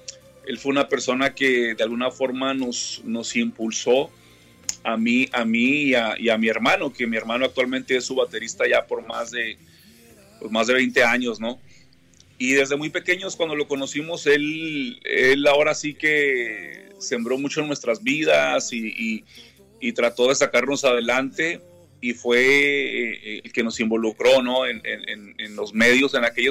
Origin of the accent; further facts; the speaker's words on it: Chihuahua, Mexico; born there; nací en México, nací hace ya 44 años, nací en el norte de México, en un gran estado que se llama Chihuahua, que es frontera con Estados Unidos.